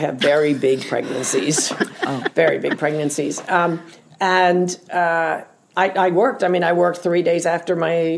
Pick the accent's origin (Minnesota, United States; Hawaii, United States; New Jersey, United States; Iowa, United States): New Jersey, United States; I said, well, of course I can. I'm from New Jersey.